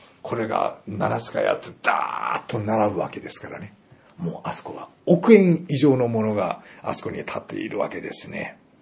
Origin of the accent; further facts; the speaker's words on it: Kyushu, Japan; 九州育ちの私はですね